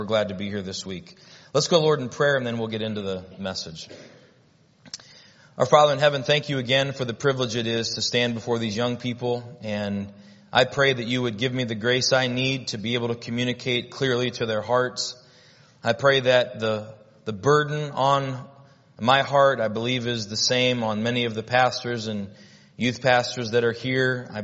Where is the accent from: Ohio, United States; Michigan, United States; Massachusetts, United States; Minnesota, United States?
Ohio, United States; I moved up there and they said, I'm from Ohio, so I love football.